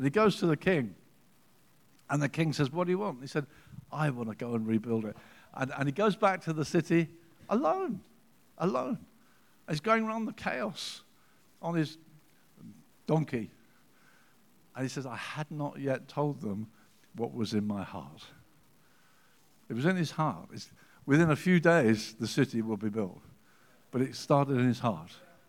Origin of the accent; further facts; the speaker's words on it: Brighton, South East England, United Kingdom; And he came home to Brighton, as it happens, my hometown in England.